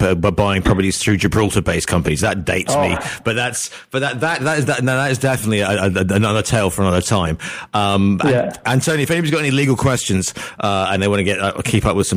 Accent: Stoke-on-Trent, West Midlands, United Kingdom; they were doing the same sort of thing in my hometown, which is Stoke-on-Trent.

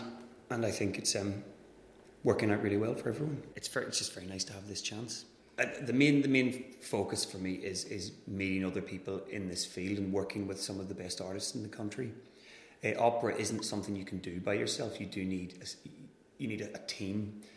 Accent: Ireland; moved away as an adult; now in Scotland, United Kingdom; I'm Irish, obviously, but I consider myself a kind of Irish man and a Scottish composer because I moved here and became a composer about 10 years ago

